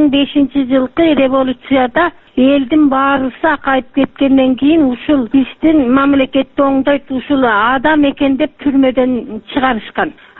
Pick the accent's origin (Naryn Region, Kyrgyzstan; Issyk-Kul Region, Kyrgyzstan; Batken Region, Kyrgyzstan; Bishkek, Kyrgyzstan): Bishkek, Kyrgyzstan; Мен Бишкектен болом, пенсионермин.